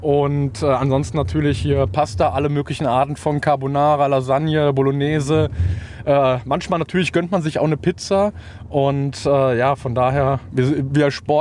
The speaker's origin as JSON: {"language": "German", "region": "Rhineland", "country": "Germany", "said": "bei uns im Rheinland sagen immer, ich bin da im Junggesellenverein mit und die feiern immer sehr gerne."}